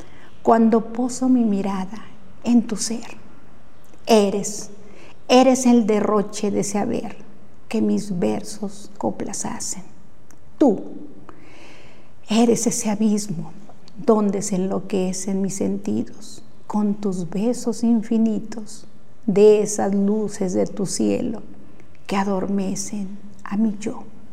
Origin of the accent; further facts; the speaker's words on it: Mexico; a mi pueblo, a mi México